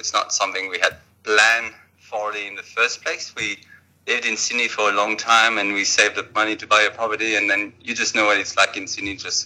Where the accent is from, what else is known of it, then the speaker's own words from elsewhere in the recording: France; English is a second language; moved away as an adult; also born or lived in United States / United Kingdom / Japan / Australia; I'm from France originally, but I've lived and worked overseas for about 20 years. So the US, the UK for a little while, Japan for about 3 years, Australia for 10 years.